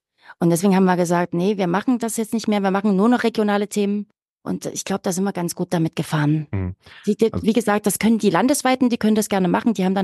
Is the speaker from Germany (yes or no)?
yes; Plauen, Saxony, Germany; ich komme selbst aus Plauen, wo unser Sendestudio auch steht.